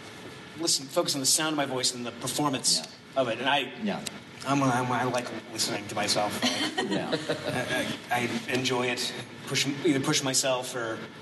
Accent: Rhode Island, United States; now in California, United States; I'm from Rhode Island originally. But I never thought that I would get the opportunity to do it until we moved to California.

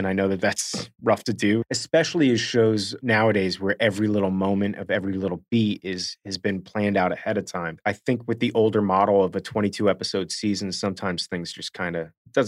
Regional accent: Florida, United States; As I've said before, I came from Florida. Florida's a huge football state.

